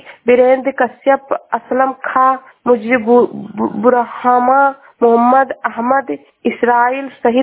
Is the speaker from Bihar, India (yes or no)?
no; Shravasti, Uttar Pradesh, India; मैं जिला श्रावस्ती से हूँ।